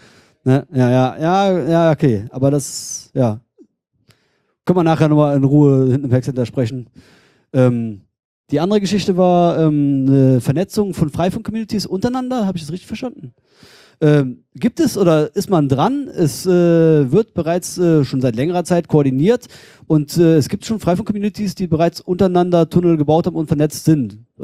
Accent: Eifel, Germany; was ich selber bei mir in der Eifel, wo ich herkomme, auch vorhabe und teilweise schon gemacht habe.

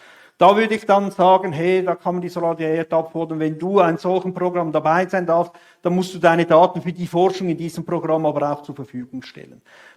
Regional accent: Switzerland; wird einem Italiener gleich schmerzvoll vorkommen wie mir als Schweizer

